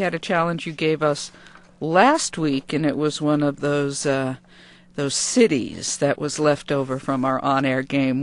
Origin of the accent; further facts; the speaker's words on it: Massachusetts, United States; our randomly chosen puzzle winner comes from my home state, Massachusetts